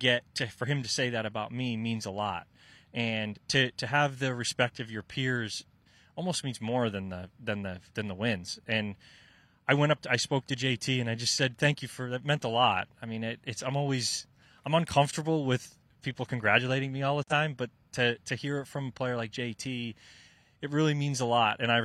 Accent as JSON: {"language": "English", "region": "New England", "country": "United States", "tie": "born or raised there", "said": "knowing that that was in my family growing up in New England"}